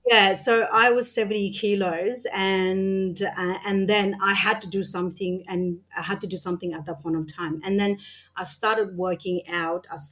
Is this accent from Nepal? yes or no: yes; Nepal; now in Australia; Yeah, so basically you could say that like half of my life I grew up in Australia.